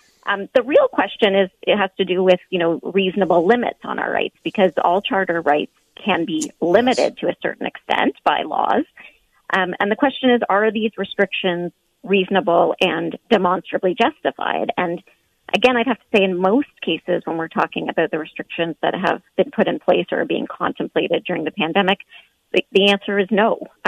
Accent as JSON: {"language": "English", "country": "Canada", "said": "we Canadians have the right to enter, remain in, and to leave Canada."}